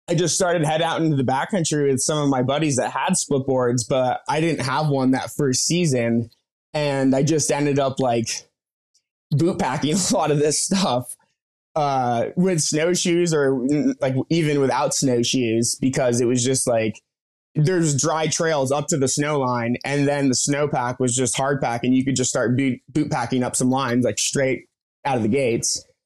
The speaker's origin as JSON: {"language": "English", "region": "Vermont", "country": "United States", "tie": "born or raised there", "said": "you know, yeah, definitely just like hardened you as a rider growing up in the East Coast. I feel like, you know, totally, to the cold as well. It's freezing up there in Vermont"}